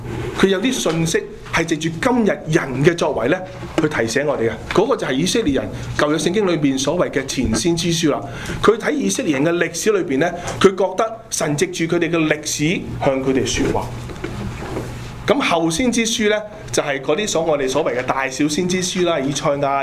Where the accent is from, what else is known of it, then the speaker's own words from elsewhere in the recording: China; 可能唔係淨中國人嘅，不過我中國人係又係咁啦嚇